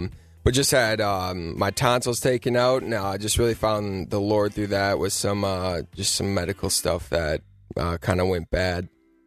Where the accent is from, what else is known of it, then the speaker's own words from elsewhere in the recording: Fall Creek, Wisconsin, United States; Yeah, so I grew up in Fall Creek, Wisconsin. I went to high school there, and I graduated in 2015 and decided to forego college and just pursue this music dream that I had